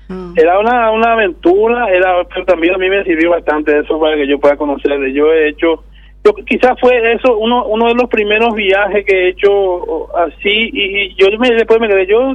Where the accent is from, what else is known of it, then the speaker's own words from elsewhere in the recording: Mariscal Estigarribia, Boquerón, Paraguay; Y yo soy del centro del Chaco, soy oriundo, nací en Irala Fernández y conozco la peripecia uno por dos en la zona.